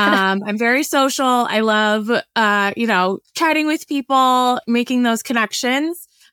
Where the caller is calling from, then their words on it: Denver, Colorado, United States; Yes, I'm in Denver, Colorado.